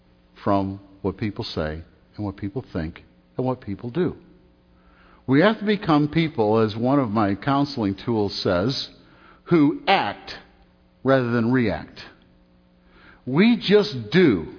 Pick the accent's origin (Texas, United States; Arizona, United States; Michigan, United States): Michigan, United States; also born or lived in Indiana; I'm from Michigan. You know, when I graduated from college, I'd spent 4 years at Taylor in Indiana